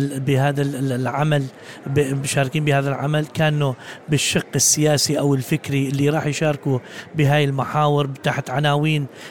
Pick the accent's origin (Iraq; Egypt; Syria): Syria; يعني ما كأنه طلعنا من سوريا إلا أنه احنا ببلدنا.